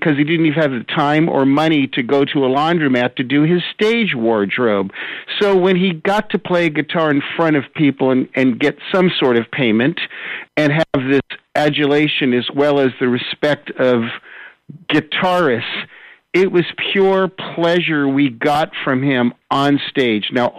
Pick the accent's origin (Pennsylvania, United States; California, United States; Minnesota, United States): California, United States; Hollywood; I mean, I am from Hollywood. We do write cinematically.